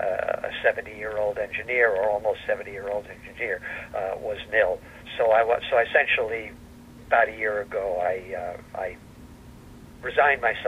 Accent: New York City, New York, United States; Well, I was born in New York City, and I went to Bronx High School of Science, and I went to Polytechnic Institute of Brooklyn, living at home when I was in school

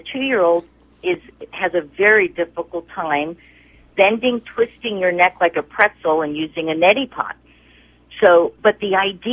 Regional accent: Brooklyn, New York, United States; I grew up in Brooklyn in the ghetto, and I never went to a swimming pool

